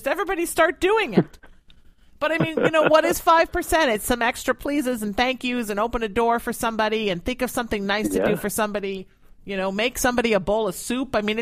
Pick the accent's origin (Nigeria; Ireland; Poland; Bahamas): Ireland; I'm Irish, so bear with me